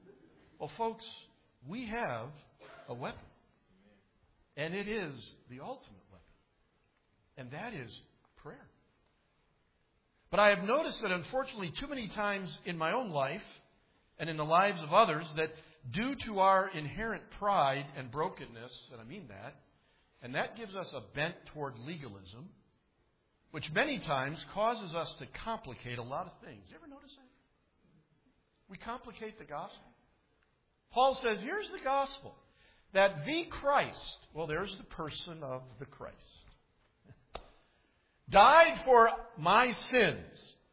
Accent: Chicago, Illinois, United States; I was born and raised in Chicago. There weren't a whole lot of deer running around there, so we didn't do a lot of hunting there.

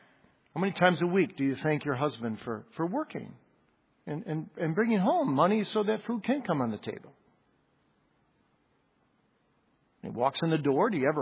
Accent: Kalamazoo, Michigan, United States; You know, I grew up in Kalamazoo, Michigan

